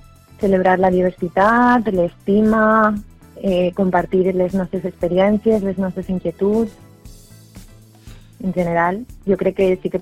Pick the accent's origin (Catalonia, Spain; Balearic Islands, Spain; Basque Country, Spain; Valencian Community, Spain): Valencian Community, Spain; Valencia; i jo de València.